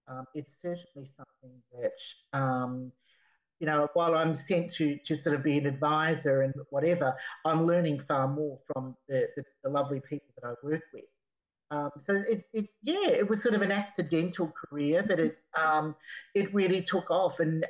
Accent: Australia; I ended up as an Australian volunteer. So the Australian government sends skilled volunteers overseas

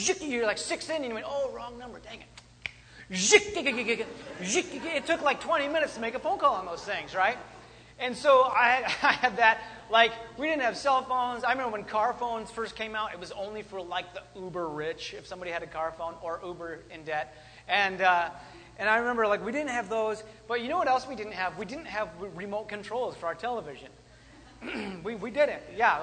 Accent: Wisconsin, United States; I grew up in Wisconsin, but I've lived everywhere else.

